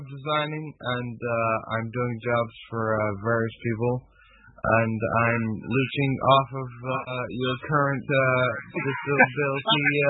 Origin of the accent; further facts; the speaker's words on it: Belfast, Northern Ireland, United Kingdom; Yeah, I'm originally from Belfast.